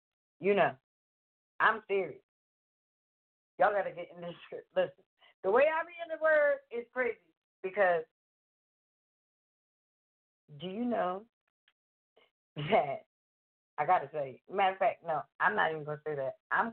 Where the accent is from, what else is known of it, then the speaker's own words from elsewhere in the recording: Philadelphia, Pennsylvania, United States; This is Philadelphia. I'm from Philadelphia. We broadcast Purpose Being Network from Philadelphia.